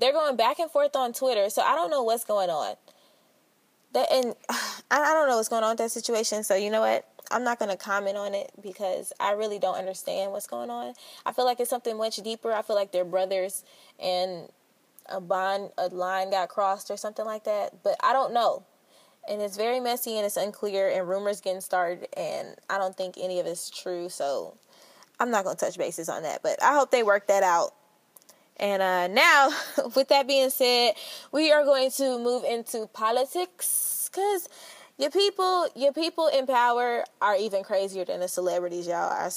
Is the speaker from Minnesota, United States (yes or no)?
no; Atlanta, Georgia, United States; I'm being partial. I'm from Atlanta, y'all.